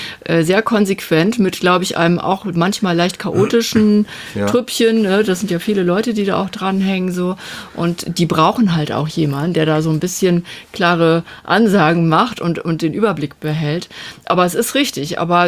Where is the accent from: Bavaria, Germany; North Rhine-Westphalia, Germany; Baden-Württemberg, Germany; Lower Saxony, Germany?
Lower Saxony, Germany; als Ostfriesin